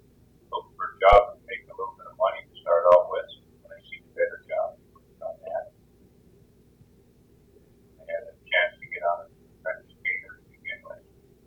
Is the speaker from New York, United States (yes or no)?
no; Marquette, Michigan, United States; born there; I was born in Marquette, so Ishpeming and Nagani